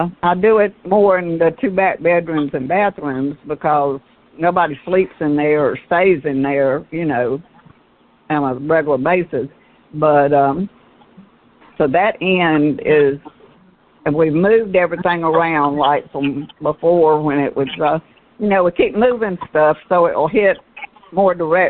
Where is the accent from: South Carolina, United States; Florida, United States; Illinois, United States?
South Carolina, United States; born there; I was born in South Carolina, and my parents, I never remember us having any problem with anything like that in our home when I was growing up.